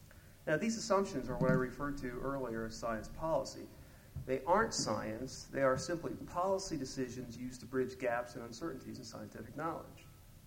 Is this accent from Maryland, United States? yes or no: yes; Maryland, United States; this is no longer true in my home state of the People's Republic of Maryland